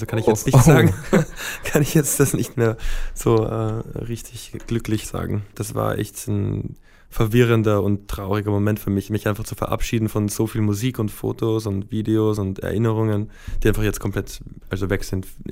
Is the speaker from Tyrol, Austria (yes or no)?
no; Vienna, Austria; Also ich bin in Wien aufgewachsen, zwar auf der amerikanischen Schule, das heißt so in einer kulturellen Seifenblase, so in der Art. Aber ja, ich sehe Wien halt trotzdem als Home. Dort sind meine Eltern und meine Schwester.